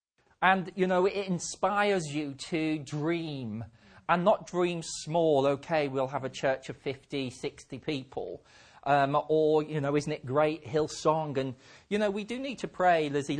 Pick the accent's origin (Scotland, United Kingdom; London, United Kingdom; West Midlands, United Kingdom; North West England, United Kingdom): North West England, United Kingdom; I was originally from Merseyside, Liverpool, near Liverpool.